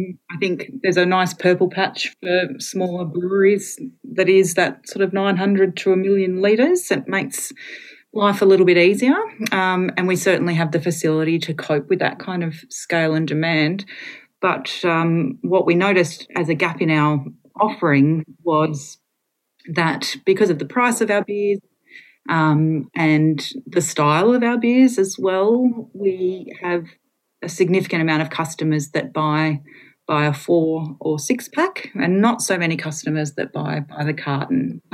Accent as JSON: {"language": "English", "region": "Tasmania", "country": "Australia", "said": "He was born and raised in Chigwell, which is really close to Mona, where Mona is now, but it was certainly in the time that he was growing up and when I was growing up, I'm from not far from there myself."}